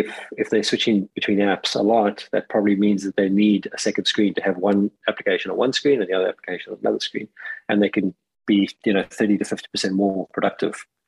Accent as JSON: {"language": "English", "country": "South Africa", "moved": "yes", "lives_now": "United Kingdom", "said": "I am a South African living in the UK."}